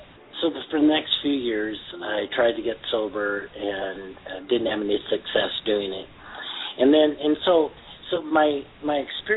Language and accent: English; Seattle, Washington, United States; And so I grew up in Seattle around the University of Washington, and that was where the drug culture in Seattle was.